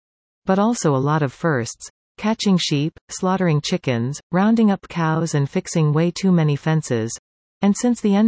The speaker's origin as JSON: {"language": "English", "town": "Dresden", "region": "Saxony", "country": "Germany", "tie": "born or raised there", "also_born_or_lived": "Duisburg", "said": "I was born in Duisburg, Germany and grew up in Dresden with my mother and four siblings."}